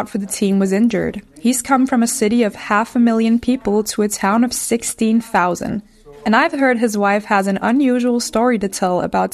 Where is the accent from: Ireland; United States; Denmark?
Denmark; Holbaek, Zealand; I come from Holbæk, another small Danish town, and our football stadium is a big focal point.